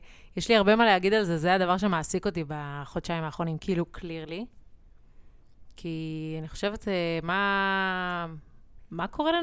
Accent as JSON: {"language": "Hebrew", "town": "Jerusalem", "region": "Jerusalem District", "country": "Israel", "said": "אני ירושלמית."}